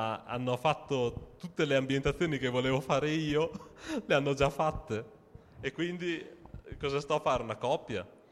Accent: Po Valley, Italy; born there; sono nato in Valpadana

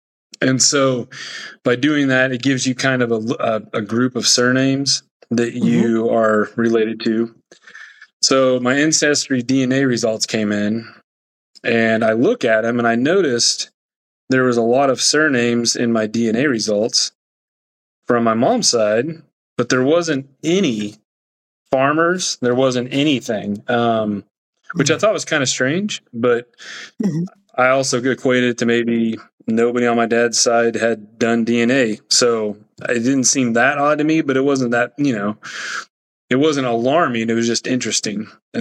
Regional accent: Mattoon, Illinois, United States; So I'm born and raised in Mattoon. I got a wife and two boys. And like I said, I've lived in Mattoon my entire life.

